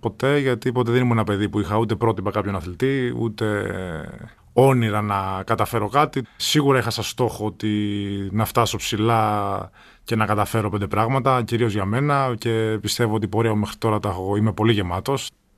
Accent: Thebes, Central Greece, Greece; now in Athens, Greece; όταν έφυγα από τη Θήβα και κατέβηκα στην Αθήνα μόνος.

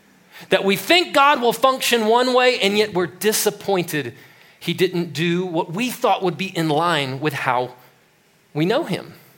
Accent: Texas, United States; I'm from Texas. And in Texas, after you get your high school diploma, they give you a wife.

